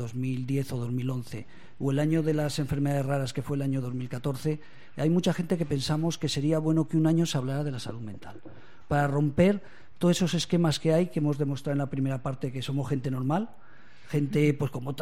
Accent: Caspe, Aragon, Spain; morcilla la traigo de Caspe, de mi pueblo, que son las fiestas.

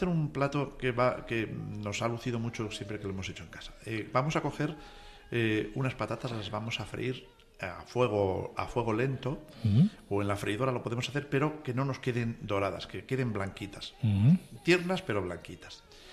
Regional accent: Asturias, Spain; yo soy de Asturias

